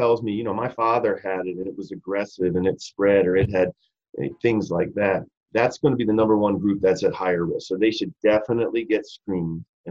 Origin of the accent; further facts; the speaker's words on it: Wheaton, Maryland, United States; I grew up in Wheaton, Maryland, believe it or not, not far from Silver Spring.